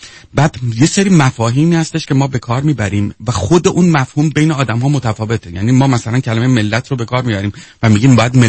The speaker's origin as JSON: {"language": "Persian", "town": "Tehran", "region": "Tehran Province", "country": "Iran", "said": "من تش با ته دسته داره، یعنی از خانواده های قدیمی تهران هستم، در هیچ طرف هم هیچ نسبتی نه با کردی نه تو با ترکی، هیچ کسی ندارم."}